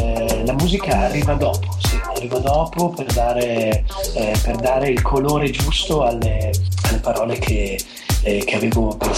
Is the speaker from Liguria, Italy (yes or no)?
no; Mantua, Lombardy, Italy; born there; Allora, sì, io sono nato a Mantova e mio papà è di Catania e abbiamo la campagna lì, un paese vicino a Catania che si chiama Mineo